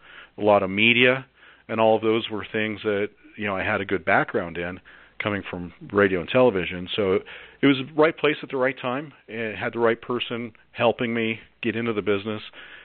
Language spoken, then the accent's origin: English; Dove Creek, Colorado, United States; I grew up in Dove Creek, which is north of there, about 40 miles.